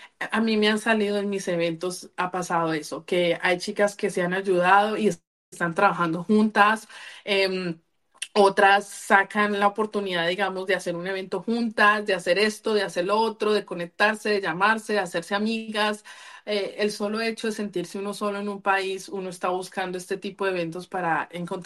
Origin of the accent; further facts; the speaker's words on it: Colombia; mi país siempre ha sido donde yo nací, que es Colombia, y soy colombiana y voy a ser colombiana toda mi vida. Yo estoy en otros países prestados.